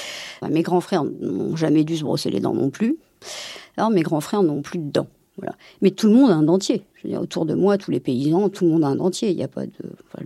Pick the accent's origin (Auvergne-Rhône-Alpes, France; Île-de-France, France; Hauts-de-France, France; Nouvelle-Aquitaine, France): Auvergne-Rhône-Alpes, France; Alors, je suis auvergnate d'origine, je suis fille de paysan.